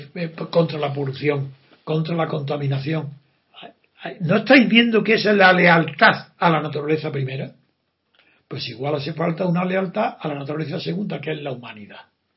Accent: Spain; ¿Acaso eso impide que sigamos siendo españoles?

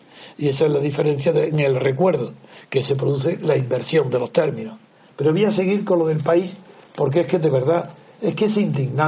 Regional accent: Spain; Yo, claro que yo soy libre como persona sola, pero como español no lo soy.

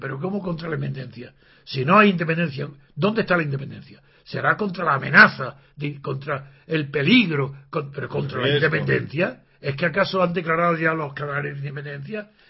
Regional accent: Spain; yo soy español, hablo español, entiendo el español

